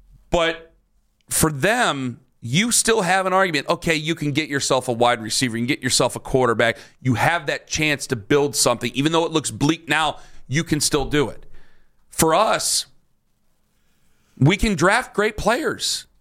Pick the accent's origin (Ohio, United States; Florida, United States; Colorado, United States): Ohio, United States; Cleveland; Okay, I'm from Cleveland.